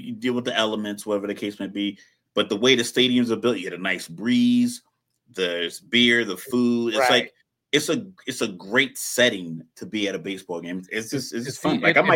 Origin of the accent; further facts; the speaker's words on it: Virginia, United States; But I remember growing up watching, growing up in Virginia, watching WGN getting the Cubs and the White Sox games, like watching the Chicago channel on my local cable, you know.